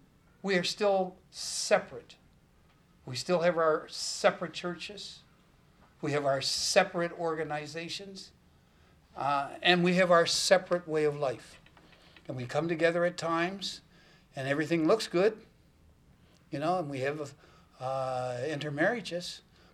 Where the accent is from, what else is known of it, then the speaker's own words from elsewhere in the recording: Truro, Nova Scotia, Canada; This we, as I'm talking about it from growing up in Truro, we say that we are indigenous African Nova Scotians.